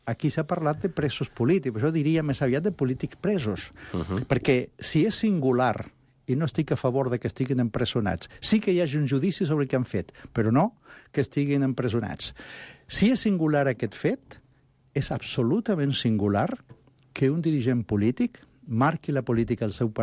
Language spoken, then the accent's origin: Catalan; Catalonia, Spain; jo, com a català